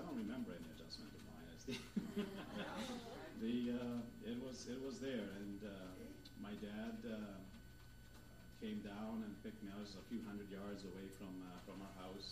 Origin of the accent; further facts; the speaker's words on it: Croatia; English is a second language; I grew up in Croatia. Basically in a small village, 7 kilometers you know, close to any civilized little town type of thing.